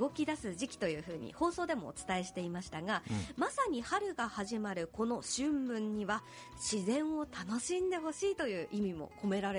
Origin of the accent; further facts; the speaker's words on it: Niigata, Japan; 新潟県出身です。